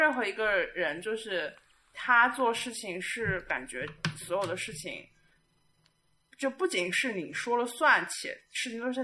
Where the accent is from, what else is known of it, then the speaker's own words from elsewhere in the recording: Nanjing, Jiangsu, China; 比如说我生在了南京最贵的学区房